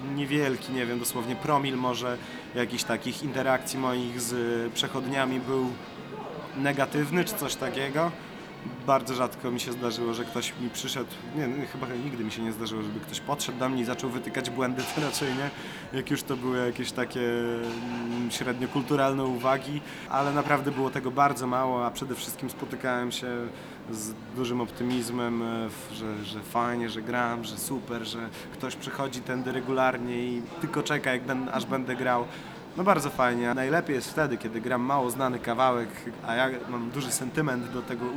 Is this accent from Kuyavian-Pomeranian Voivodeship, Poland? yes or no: no; Łomża, Podlaskie Voivodeship, Poland; moved away as an adult; now in Tricity, Poland; jak się przeprowadziłem do Trójmiasta z Łomży, zacząłem studiować ekonomię